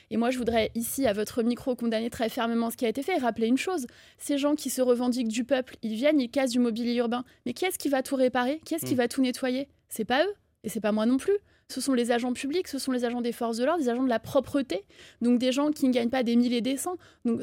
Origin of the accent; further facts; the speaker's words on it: Paris, Île-de-France, France; also born or lived in Corsica; Moi, je suis parisienne, mais je suis originaire de Corse et élue de la Sarthe.